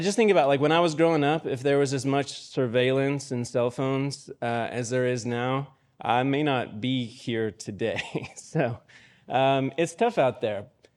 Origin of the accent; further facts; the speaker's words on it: Borger, Texas, United States; All right, so yeah, I'm from Borger, Texas.